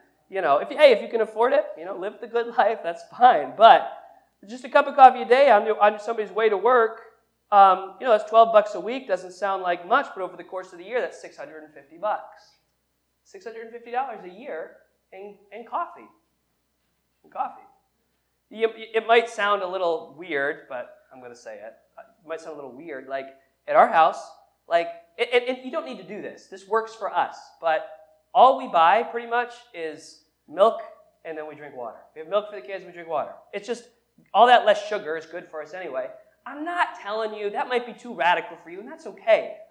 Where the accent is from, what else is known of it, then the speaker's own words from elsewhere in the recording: North Adams, Massachusetts, United States; My grandfather here that I grew up around here in North Adams would have a little jar of change